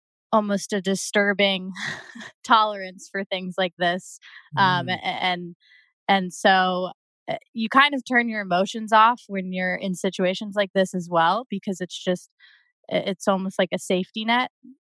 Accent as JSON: {"language": "English", "region": "New York", "country": "United States", "said": "I didn't do anything because I'm from New York. Like, I am not a gun person."}